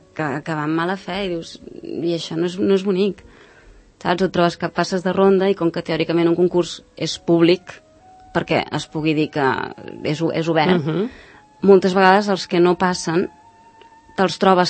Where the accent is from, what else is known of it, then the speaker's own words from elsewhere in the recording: Sant Cugat del Vallès, Catalonia, Spain; Clar, jo dius, soc de Sant Cugat, però ara encara